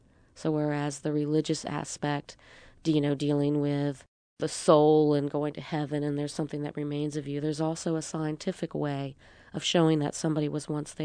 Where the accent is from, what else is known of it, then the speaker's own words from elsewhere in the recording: New Orleans, Louisiana, United States; I'm from New Orleans. I was born at Truro Hospital, about 5 blocks away from where I live.